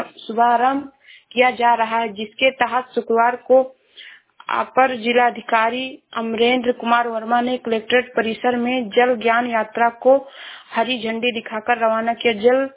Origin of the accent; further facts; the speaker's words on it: Uttar Pradesh, India; मैं जिला श्रावस्ती से हूँ।